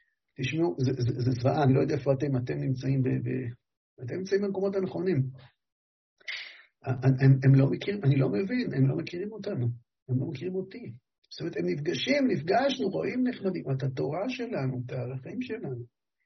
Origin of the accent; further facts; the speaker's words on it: Hebron, Hebron Governorate, Palestine; אז אמרתי לו, אבל אני, כמו כל הרבנים, מה אתה חושב? אני מחברון.